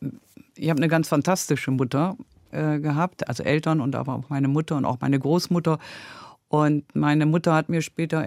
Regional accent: Bremen, Germany; now in Frankfurt, Germany; Hier in Frankfurt heißen die Wasserhäuschen. Bei uns in Bremen heißen die Buden.

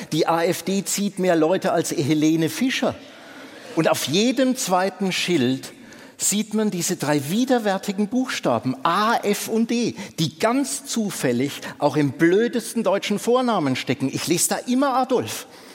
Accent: West Germany, Germany; now in Leipzig, Germany; Jedenfalls bei uns im Westen, weil wir unseren Mist in die Zone geschickt haben. Bei mir ging das dann so weit, ich habe mich irgendwann selber hingesandt.

